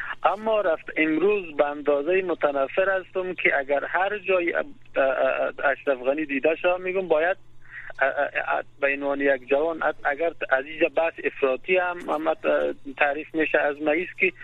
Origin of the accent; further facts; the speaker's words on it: Afghanistan; ما به عنوان یک افغانستانی یا به عنوان یک شهروند